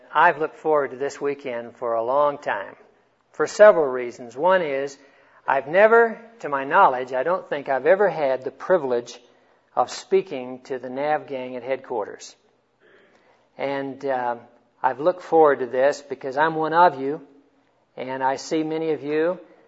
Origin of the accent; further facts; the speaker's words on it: Oklahoma, United States; also born or lived in Texas; even though I'm a Texan by birth, I went to school 12 years in Oklahoma, so I'm your an adopted brother.